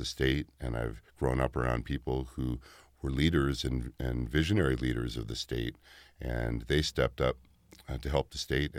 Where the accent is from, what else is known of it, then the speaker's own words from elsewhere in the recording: Alaska, United States; I grew up commercial fishing, and I grew up in Alaska, spending a lot of time in the outdoors